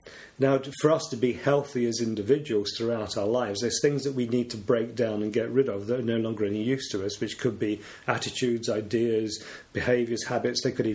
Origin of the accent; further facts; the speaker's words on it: United Kingdom; But one of the things about being British is we're embarrassed about admitting this things like love.